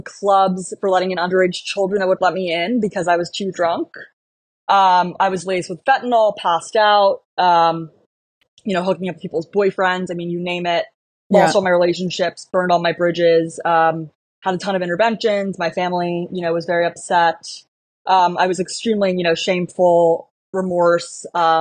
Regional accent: Manhattan, New York, United States; I grew up in Manhattan, born and raised, Upper East Side girly.

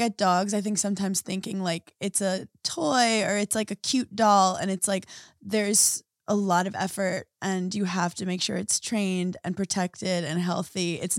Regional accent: New York, United States; Also, like, as a New Yorker, no dog should ever be off a leash.

